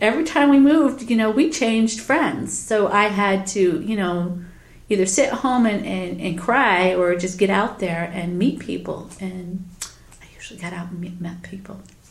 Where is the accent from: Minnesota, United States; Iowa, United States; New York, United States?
New York, United States; Cooperstown; when I grew up in Cooperstown, we would come to Cooperstown and go shopping.